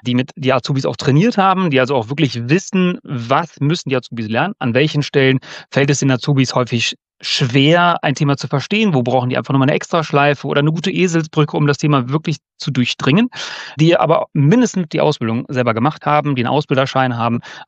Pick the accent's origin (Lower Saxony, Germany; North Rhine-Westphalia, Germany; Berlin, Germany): North Rhine-Westphalia, Germany; Cologne; Wir kommen ja aus Köln